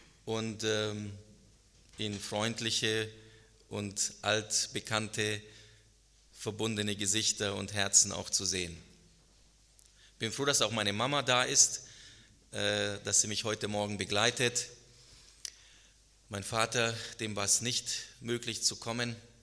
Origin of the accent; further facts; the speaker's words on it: Munich, Bavaria, Germany; dass ich in München aufgewachsen bin, dass München meine Heimat ist, auch wenn ich jetzt in Hessen lebe und arbeite